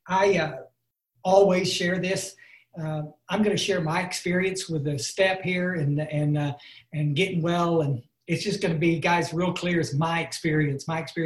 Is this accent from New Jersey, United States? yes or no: no; Ingram, Texas, United States; I'm actually from Ingram, Texas. Not England, Texas, Ingram, Texas.